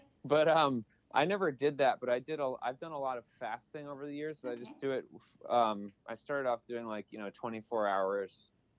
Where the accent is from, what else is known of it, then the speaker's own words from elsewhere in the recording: New Jersey, United States; also born or lived in Brooklyn; Yeah, I'm from New Jersey.